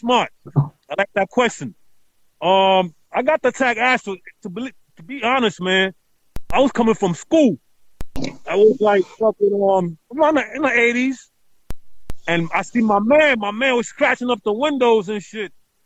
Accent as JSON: {"language": "English", "town": "Brooklyn", "region": "New York", "country": "United States", "said": "Well, I'm from Brooklyn. I mean, I represented two spots throughout at the time. Crown Heights and Sunset Park."}